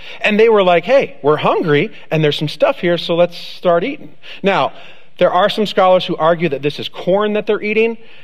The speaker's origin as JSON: {"language": "English", "country": "United States", "said": "Now, as an American, I had no idea about this."}